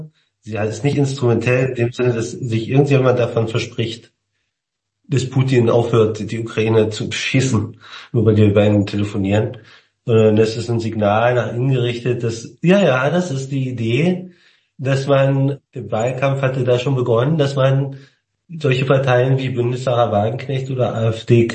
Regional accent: East Germany, Germany; ich bin also in der DDR aufgewachsen.

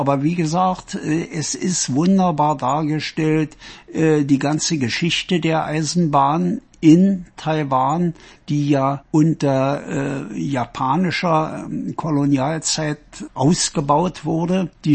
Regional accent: Germany; was uns als Deutsche eigentlich begeistert, weil wir es so mal in Kindheit geahnt haben oder erlebt haben

